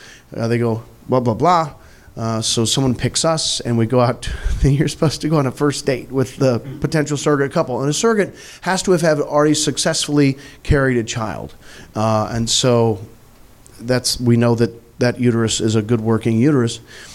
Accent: Missouri, United States; I'm from Missouri.

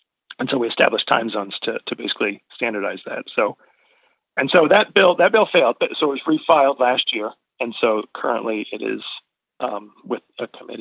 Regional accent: Virginia, United States; moved away; also born or lived in Massachusetts; growing up in Virginia, I would always really enjoy the time change because when we changed the clocks in the spring, I would be able to play outside after dinner.

